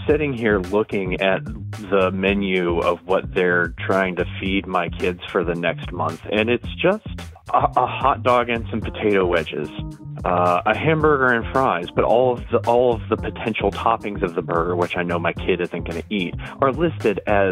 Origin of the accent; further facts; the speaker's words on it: Mobile, Alabama, United States; from Mobile, Alabama.